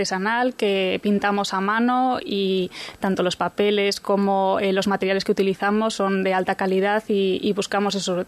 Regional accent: San Sebastián, Basque Country, Spain; como somos dos jóvenes donostiarras, pues queríamos que tuviese como un pedacito de San Sebastián

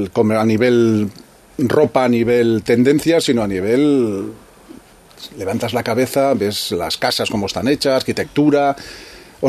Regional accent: Hernani, Basque Country, Spain; also born or lived in Lazcano; Nosotros nacimos ya en Lazcano, cuando nacieron unos bebés, en Hernani prácticamente son los primeros pasos.

